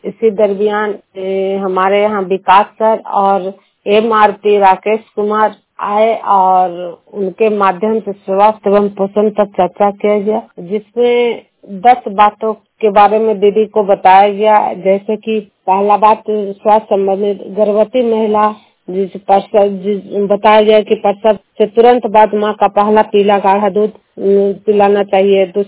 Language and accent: Hindi; Juniyal, Bihar, India; मैं तिलका प्रखंड जुनियाल गांव और नालंदा जिला के निवासी हूँ